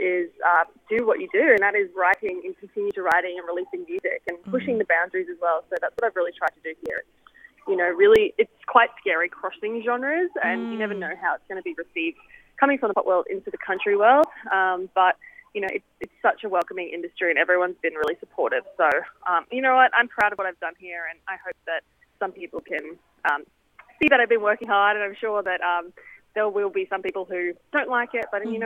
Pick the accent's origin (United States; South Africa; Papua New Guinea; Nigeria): Papua New Guinea; I grew up in Papua New Guinea and we weren't really exposed to too many things that I guess a lot of the people in cities get exposed to. So in a way, I did come from a small town